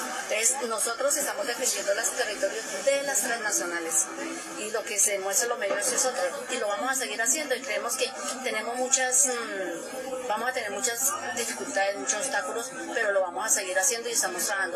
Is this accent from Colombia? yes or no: yes; Colombia; Estamos alimentando a Colombia, casi el 60% de los alimentos los producen los campesinos colombianos. Y somos pocos.